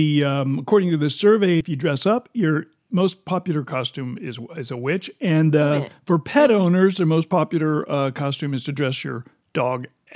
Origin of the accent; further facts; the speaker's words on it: Indiana, United States; Where I grew up in Indiana, people seem to like hot tamales.